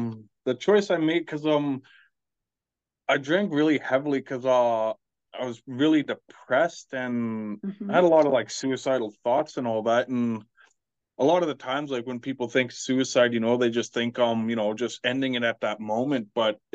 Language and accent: English; Whitehorse, Yukon, Canada; also born or lived in Watson Lake; Originally I was born in Watson Lake in the Yukon, but I was raised in Whitehorse.